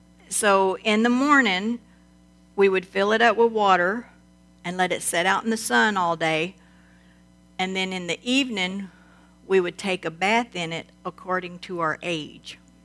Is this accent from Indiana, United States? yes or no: no; Texas, United States; Now, when I was young, I was raised in Southeast Texas, and the house we lived in had 3 bedrooms, 8 kids.